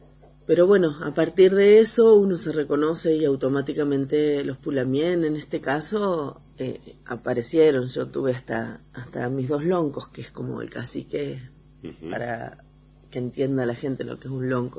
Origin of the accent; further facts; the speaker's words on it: 25 de Mayo, Buenos Aires Province, Argentina; Yo pertenezco, bueno, nací y crecí en 25 de Mayo, que es provincia de Buenos Aires, lo que es el Puel Mapu para el pueblo Ranculche.